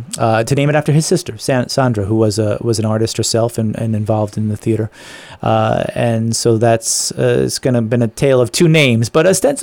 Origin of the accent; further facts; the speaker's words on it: Pawtucket, Rhode Island, United States; also born or lived in Smithfield, Rhode Island / New York City; No, I was born in Pawtucket and lived there for the better part of my childhood. Family moved to Smithfield, Rhode Island, where my parents still live.